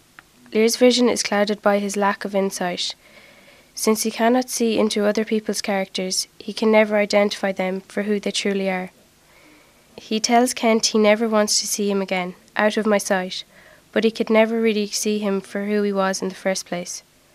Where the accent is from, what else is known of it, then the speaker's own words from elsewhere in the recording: County Longford, Ireland; I'm from Scullwhere, Longford.